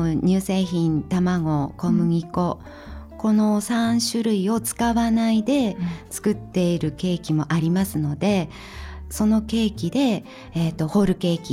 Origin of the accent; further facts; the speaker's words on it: Hachinohe, Aomori, Japan; 市内です。